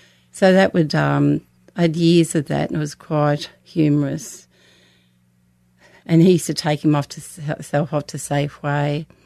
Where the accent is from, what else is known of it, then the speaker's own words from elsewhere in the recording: St Kilda, Victoria, Australia; she went and got the St. Kilda Town Hall, because we're all from St. Kilda